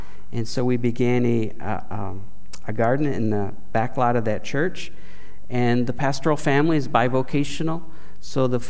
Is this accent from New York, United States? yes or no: yes; New York, United States; You know that I grew up here in Western New York, and I attended the Gowanda Free Methodist Church about an hour south of Buffalo all my life